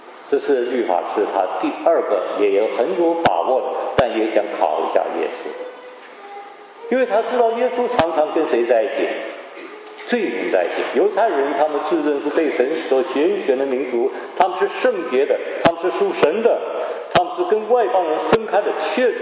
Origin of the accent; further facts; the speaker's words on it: Taiwan; now in Canada; 我是从台湾来的，所以我到教会里面去，很大的华人教会